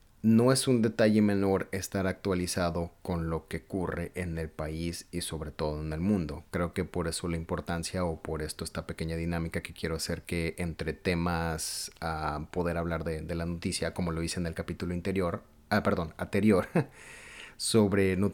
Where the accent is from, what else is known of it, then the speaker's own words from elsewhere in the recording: Mexico; yo estoy hablando de por mí en este momento como mexicano, creo que es importante conocer de dónde venimos y todos los aspectos del país que nos vio nacer